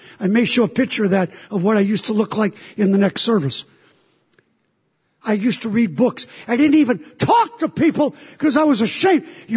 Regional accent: New York, United States; Church is great. I'm from New York. I'm just passing through.

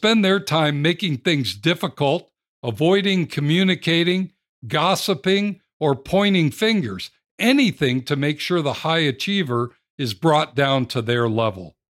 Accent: Cleveland, Ohio, United States; He then became defensive coordinator for the Cleveland Browns, my hometown team

